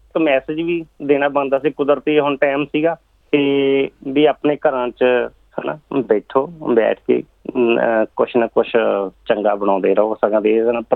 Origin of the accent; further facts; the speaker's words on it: Sodhi Wala, Punjab, India; also born or lived in Jitwal; ਮੇਰਾ ਪਿੰਡ ਹੈ ਜੀਤਵਾਲ ਹੈ ਜੀ, ਅਤੇ ਜ਼ਿਆਦਾਤਰ ਮੈਂ ਬਚਪਨ ਤੋਂ ਲੈ ਕੇ ਸੋਢੀ ਵਾਲਾ ਤਲਵੰਡੀ ਭਾਈ ਕੋਲੇ, ਉੱਥੇ ਮੇਰੇ 20-25 ਸਾਲ ਉੱਥੇ ਭੂਆ ਜੀ ਦੇ ਪਿੰਡ ਉੱਥੇ ਬਤੀਤ ਹੋਏ ਹਨ ਜੀ।